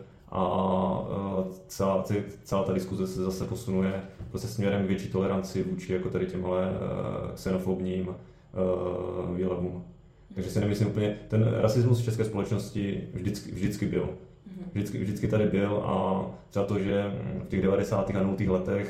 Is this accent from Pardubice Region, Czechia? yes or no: no; Orlová, Moravian-Silesian Region, Czechia; pocházím z Orlové ve Slezsku.